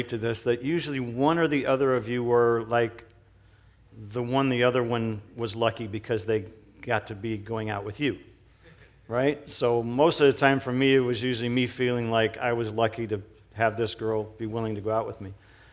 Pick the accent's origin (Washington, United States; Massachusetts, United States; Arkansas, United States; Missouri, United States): Missouri, United States; St. Louis; I grew up in St. Louis, Missouri, which now it's kind of not a really good place to live, but back when you were a kid, it was great because we had creeks and rivers and lakes and snow